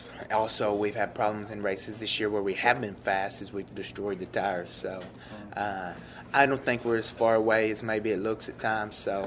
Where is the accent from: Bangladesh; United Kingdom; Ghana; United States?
United States; And I just like Australia in general. Being an American, the language is similar.